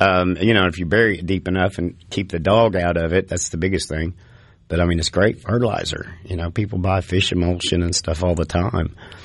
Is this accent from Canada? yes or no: no; the Ozarks, United States; when I was growing up in the Ozark Mountains, you know, I'm a hillbilly, right?